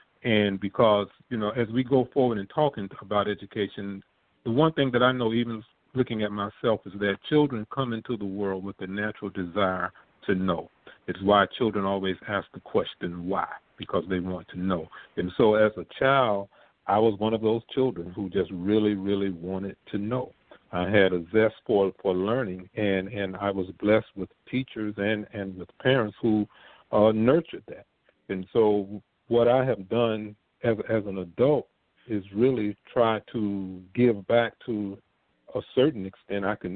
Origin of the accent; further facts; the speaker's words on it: Riviera Beach, Florida, United States; born and raised in Riviera Beach and attended the schools here in Riviera Beach during that time, Lincoln Elementary and Lincoln Junior High, and had the, before we moved over to North Shore, where I graduated high school